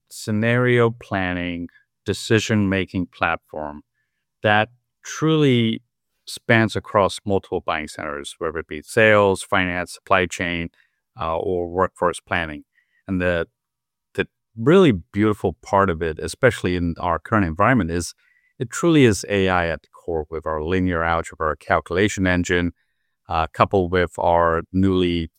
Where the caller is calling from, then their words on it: Baltimore, Maryland, United States; I am joining you from Baltimore, Maryland.